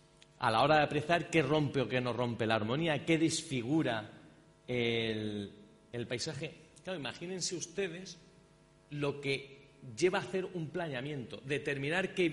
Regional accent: Granada, Andalusia, Spain; now in Canary Islands, Spain; añoraba un poco el hecho de volver a mi tierra, porque nos vimos en Granada hace unos días, ¿no? Porque como les he dicho, vivo en Canarias, volví a Granada hace unos días

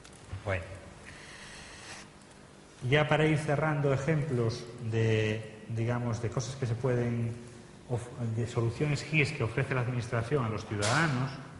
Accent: Pontevedra, Galicia, Spain; now in Cangas, Spain; yo soy de Pontevedra y vivo en Cangas, voy a poner el mismo ejemplo otra vez, y realmente estoy en la parroquia de Coiro y en el lugar de Pedreira.

